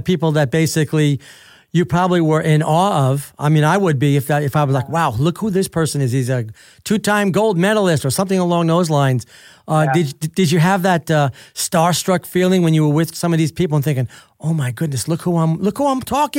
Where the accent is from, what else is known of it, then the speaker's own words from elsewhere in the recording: Italy; my daughter wants to get dual citizenship too. I'm from Italy, and she'd like to do that.